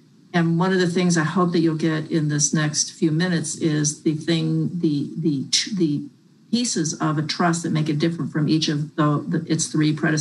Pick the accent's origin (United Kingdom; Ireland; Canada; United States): United States; Texas; And I smile as a Texan because much of the drilling that was done in this state in the early days of wildcatting was done through these business trusts.